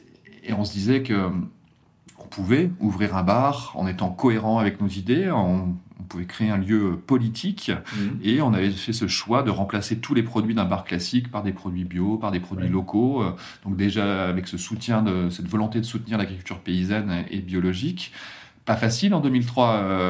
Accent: Hauts-de-France, France; Je viens du Pas-de-Calais, d'un petit village, c'est le village où oublier ces petites villes qui ont disparu, avec la désindustrialisation

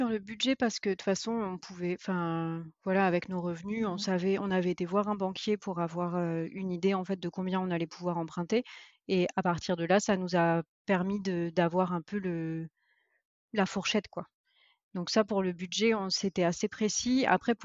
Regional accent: Normandy, France; Je suis normande à la base.

